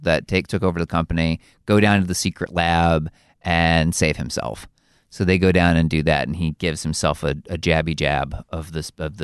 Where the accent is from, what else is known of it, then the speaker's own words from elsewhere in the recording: New Jersey, United States; When I was a kid and we used to visit New York, because I grew up in New Jersey, we used the tokens.